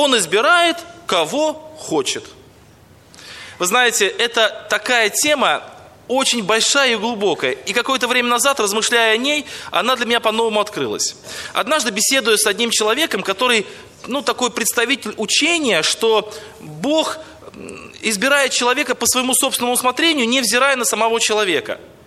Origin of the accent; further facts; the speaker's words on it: Krasnodar Krai, Russia; я из Краснодарского края, из России.